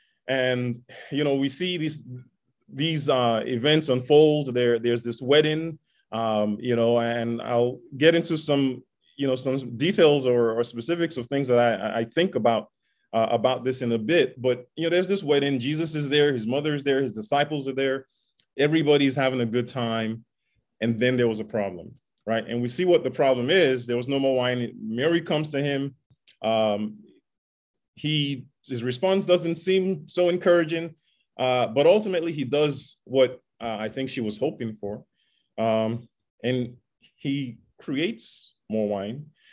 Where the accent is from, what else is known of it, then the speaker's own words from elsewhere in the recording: Nigeria; for those who don't know, I grew up in Nigeria.